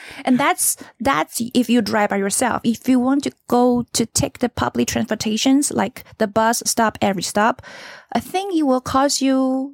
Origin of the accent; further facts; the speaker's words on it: Taichung, Taiwan; For me, because I'm from Taichung, right?